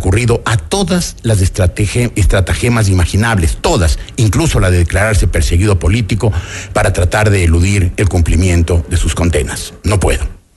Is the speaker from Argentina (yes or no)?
no; Ecuador; siendo un ecuatoriano que quiero a mi país y que aquí vivo y que aquí moriré